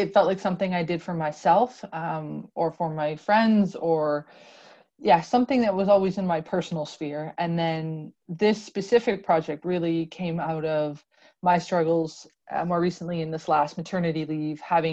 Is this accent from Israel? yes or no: no; Canada; now in Denmark; I am personally a Canadian mom of four little kids who are five and younger. My youngest are 13-month-old twins. I'm also an expat, so I'm living in the Danish countryside with my family.